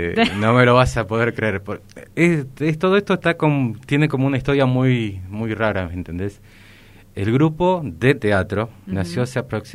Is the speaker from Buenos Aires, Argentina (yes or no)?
yes; Buenos Aires, Argentina; now in Misiones, Argentina; yo soy de Buenos Aires, oriundo de allá. Cuando llegué a Misiones me di cuenta